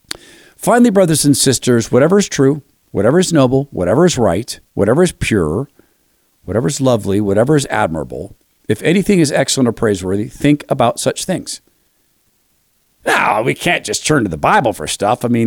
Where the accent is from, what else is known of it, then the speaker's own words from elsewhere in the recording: Los Angeles, California, United States; also born or lived in Arkansas; I was an unmoored adolescent growing up in Los Angeles. One of the reasons we moved there from Arkansas was so I could be a child actor.